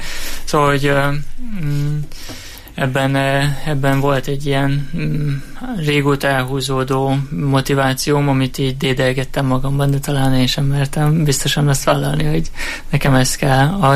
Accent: Miskolc, Borsod-Abaúj-Zemplén, Hungary; Én Miskolcon születtem, és a Miskolcon is jártam a gimnáziumban, a Herman Ottó gimnáziumban.

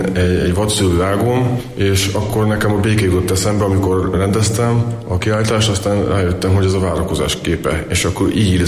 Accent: Sátoraljaújhely, Borsod-Abaúj-Zemplén, Hungary; Szülővárosom Sátoraljaújhely, és ez az első kép innen indult.

